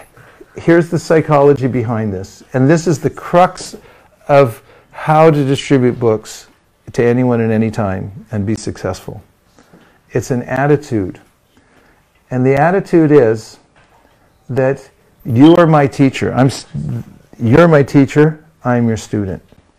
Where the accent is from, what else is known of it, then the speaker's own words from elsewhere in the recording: California, United States; I'm from California. Where are you from?